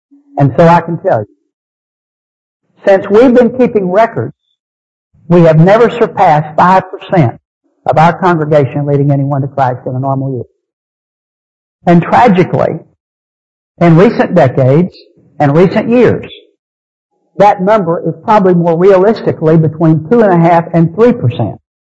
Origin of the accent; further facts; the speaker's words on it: Texas, United States; I happened to be a Baptist for no other reason because I'm from Texas. Y'all, it's hard to be in Texas and not least be a Baptist or a Methodist, all right?